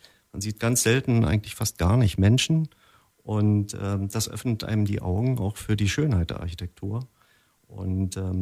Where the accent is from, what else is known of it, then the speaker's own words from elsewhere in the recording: Potsdam, Brandenburg, Germany; Also das nimmt man als Potsdamer vielleicht gar nicht so bewusst wahr.